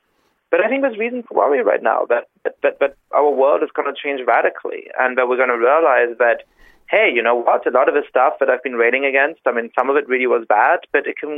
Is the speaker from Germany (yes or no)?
yes; Germany; And when I grew up in Germany, which is a sort of interesting place to grow up